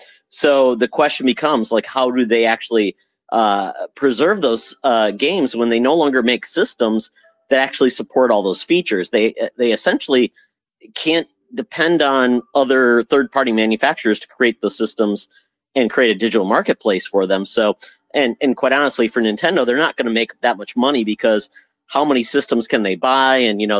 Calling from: Savage, Minnesota, United States; I'm calling from Savage, Minnesota.

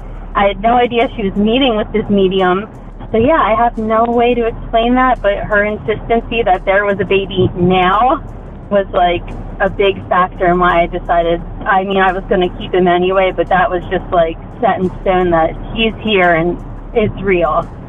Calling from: Pennsylvania, United States; I'm calling in from Pennsylvania.

